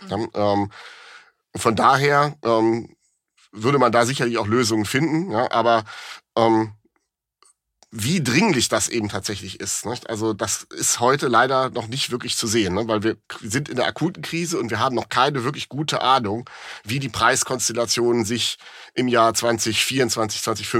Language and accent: German; Rhineland, Germany; jetzt bin ich als Rheinländer ja eher Optimist.